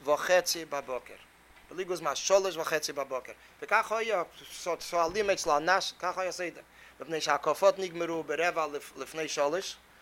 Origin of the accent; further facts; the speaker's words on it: Brooklyn, New York, United States; אני זוכר כשהייתי ילד, נולדתי כאן, במילא זכיתי לראות כמה תקופות